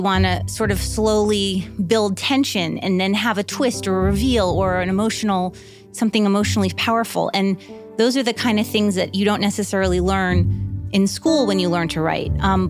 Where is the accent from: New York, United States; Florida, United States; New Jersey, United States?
Florida, United States; Miami; Growing up in Miami was, you know, I always wear hats and long sleeve shirts